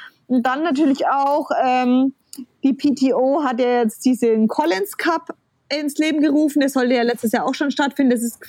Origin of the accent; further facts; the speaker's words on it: Bayreuth, Bavaria, Germany; Ich komme ursprünglich aus Bayreuth